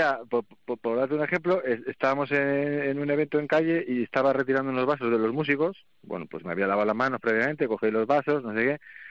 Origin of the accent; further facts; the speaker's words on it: Cantabria, Spain; nosotros somos de Cantabria, la normativa que tenemos nosotros en Cantabria